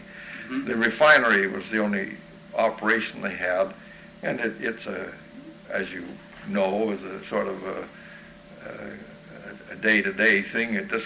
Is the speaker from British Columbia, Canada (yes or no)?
yes; Victoria, British Columbia, Canada; I was born in Victoria, and I was brought up there, and I went to Victoria College and took the 2 years of arts that was available there. And then I came over here